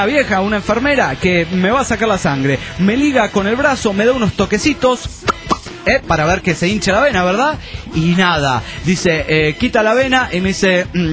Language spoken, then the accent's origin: Spanish; Nezahualcóyotl, State of Mexico, Mexico; Les comento que yo de chico viví en Netzahualcóatl